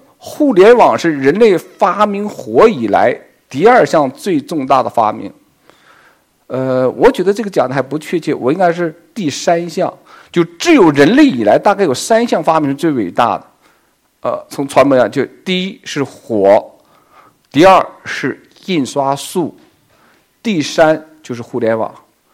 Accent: China; 所以我常讲，我们中国人有时候活的观念很好

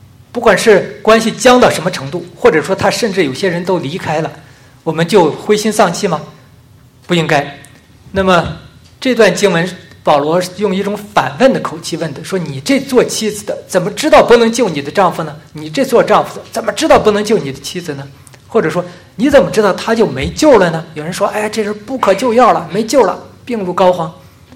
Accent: Northeast China, China; accent: Northeastern; 像我们东北话就说，那差哪呀？

